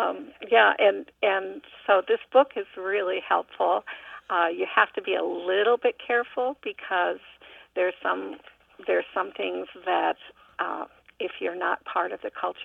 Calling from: Milwaukee, Wisconsin, United States; from Milwaukee.

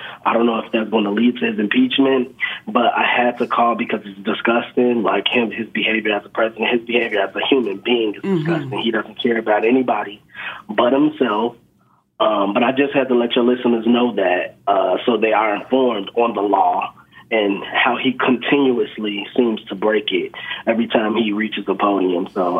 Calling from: Chicago, Illinois, United States; I'm calling from Chicago, and I'm a postal worker.

